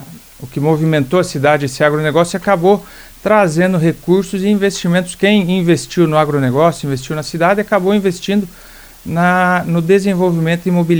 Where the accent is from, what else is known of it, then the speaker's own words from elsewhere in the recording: Cascavel, Paraná, Brazil; eu como cascavelense nato, né, nasci ali no Hospital Policlínica, né, e vi desde pequeno o desenvolvimento da cidade, né?